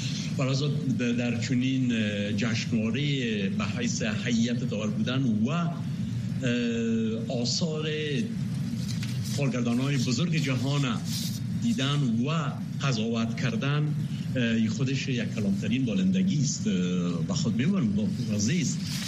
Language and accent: Persian; Afghanistan; moved away as an adult; با سن 20 سالگی از افغانستان آمدم بیرون و تمام ساختار ذهنیم در اونجا بنا یافت